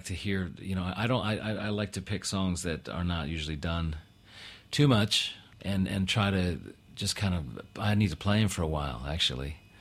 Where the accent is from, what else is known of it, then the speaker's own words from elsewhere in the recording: United States; maybe it's got something to do with me being an American